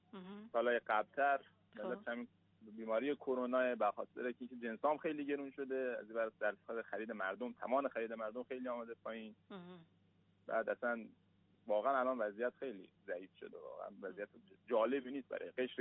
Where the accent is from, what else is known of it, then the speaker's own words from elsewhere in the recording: Mashhad, Razavi Khorasan, Iran; من متولد سال 76 از هرات هستم، بعد در مشهد متولد شدیم و الانم مشغول کسب پوشاک بچگانه در سه شهریور مشهدیم.